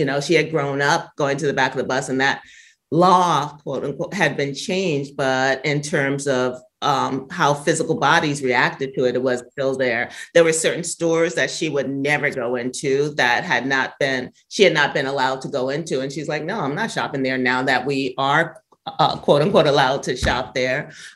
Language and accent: English; New York, United States; I mean, I grew up in Bushwick, which was predominantly Black and Latino. There were very few whites.